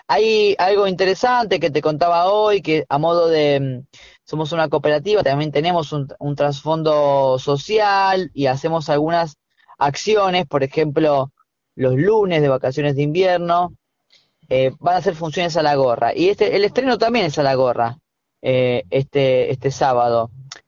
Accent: Luján, Buenos Aires Province, Argentina; toca Luján y yo soy de Luján.

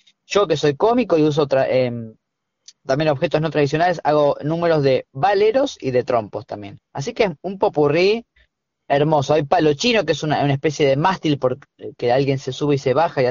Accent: Luján, Buenos Aires Province, Argentina; toca Luján y yo soy de Luján.

